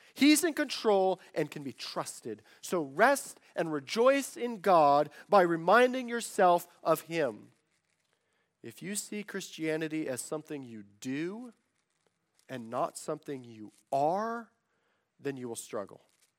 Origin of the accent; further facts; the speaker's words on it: Colorado, United States; You know, growing up in the Rocky Mountains of Colorado, I love rock climbing.